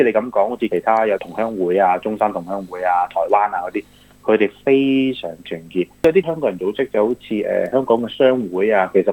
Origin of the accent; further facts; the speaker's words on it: Australia; 我哋作為一個澳洲人，當然希望可以介紹下澳洲啊。